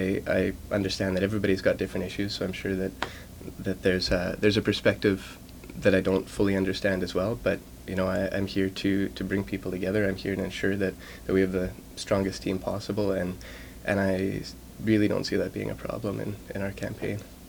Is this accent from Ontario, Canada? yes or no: no; Manitoba, Canada; I'm originally from Manitoba, but I did my undergrad at U of M.